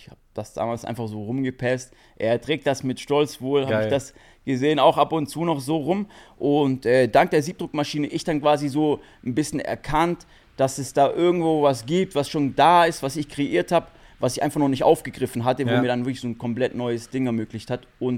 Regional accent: Germany; wo ich aufgewachsen bin, so am Bodensee, keinen kannte

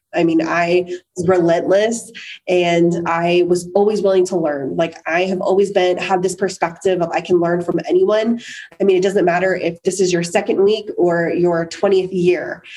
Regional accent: Florida, United States; I came from Florida to Texas and I needed a job.

